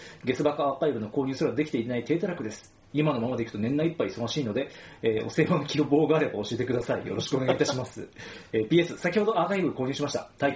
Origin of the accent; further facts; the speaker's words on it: Aomori, Japan; もう本当、うちの地域はね、あ、僕まあ青森ですけど、うちの実家も米作ってますけど、今年そんなねやっぱり良くないんですよ、天候的なところがあって。